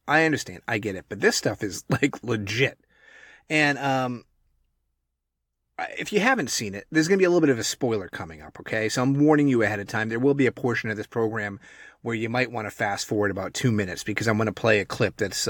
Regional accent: New England, United States; now in Texas, United States; I'm actually from New England

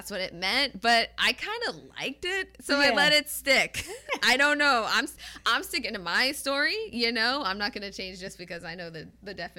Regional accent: California, United States; moved away as an adult; now in New York, United States; Born and raised in Cali.

